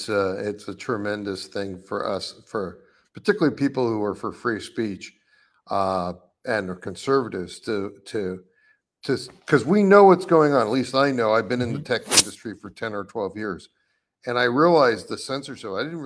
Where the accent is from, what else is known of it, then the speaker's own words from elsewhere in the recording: Rye, New York, United States; now in California, United States; I am, but I'm originally from your listeners. I'm originally from Rye, New York.